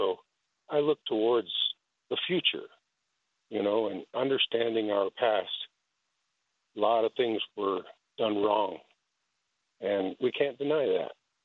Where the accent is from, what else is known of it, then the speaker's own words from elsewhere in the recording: Long Plains First Nation, Manitoba, Canada; now in United States; I tell you, I'm from Kentucky area, but originally I'm from Long Plains First Nation, Manitoba, Canada. After the exile time, a lot of the Dakota people moved north, and that's where I came from.